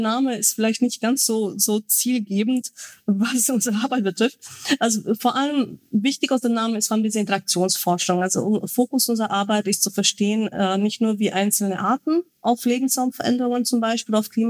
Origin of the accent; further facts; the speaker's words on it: Romania; Und ich glaube, Rumänien, ich komme ja selber aus Rumänien